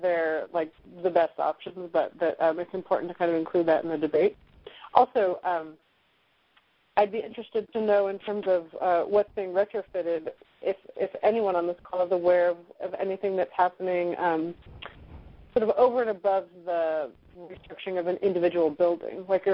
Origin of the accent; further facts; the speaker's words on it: California, United States; I mean, I grew up in suburbia, but I grew up, this is another distinction I'd like to make, in a good suburb. I grew up in Marin County, and I could walk to school, and I could walk to sort of basic services, and it's sort of a lovely place to grow up.